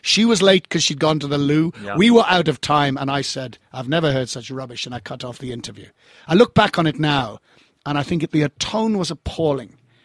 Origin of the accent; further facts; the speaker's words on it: Ireland; Well, I mean, I'm Irish because I was born and bred there.